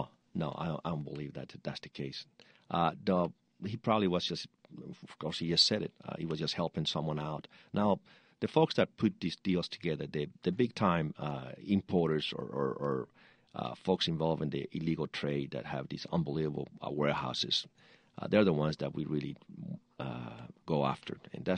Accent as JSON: {"language": "English", "country": "Colombia", "tie": "born or raised there", "said": "since I grew up in Colombia, I could tell you"}